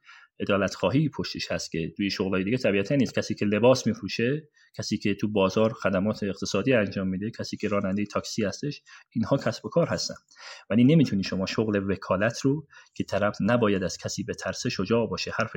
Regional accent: Iran; ما همه ایرانی هستیم، ما همه از حقوق شهروندی برخوردار هستیم

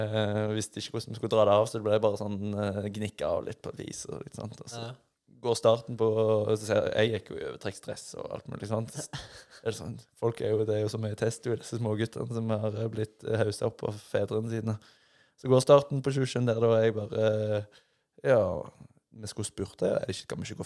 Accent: Rogaland, Norway; Så når det kom snø hjemme på Jæren den ene gangen i året

